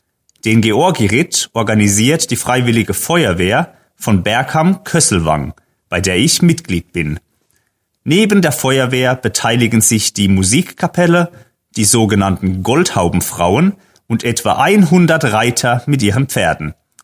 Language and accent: German; Bad Wimsbach-Neydharting, Upper Austria, Austria; born there; 23 Jahre, Bad Wimsbach, Neidharting in Oberösterreich.